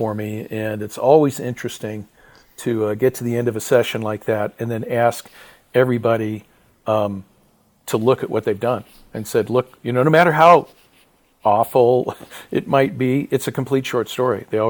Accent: Colorado, United States; also born or lived in Ohio; Well, I was born in Ohio. But I was in Colorado where I grew up by the time I was 4, so all my memories were from that time.

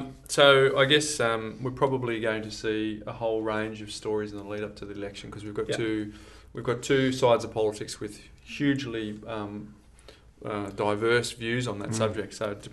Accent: Perth, Western Australia, Australia; No, I'm from Perth.

